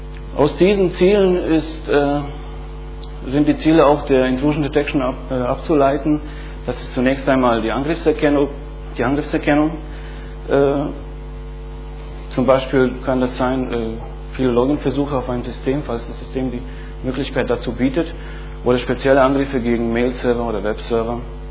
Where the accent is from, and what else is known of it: Bosnia & Herzegovina; now in Berlin, Germany